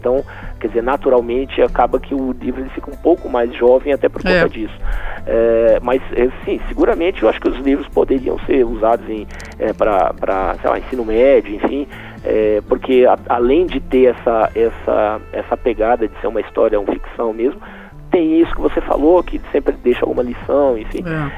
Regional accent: São Paulo, Brazil; na verdade, eu sou de São Paulo, nasci lá

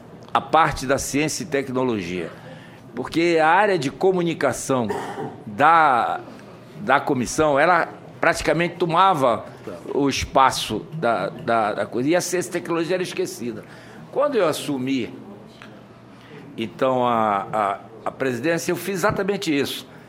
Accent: Amazon, Brazil; como amazônida, como eu, colocou as questões que dizem respeito à nossa região.

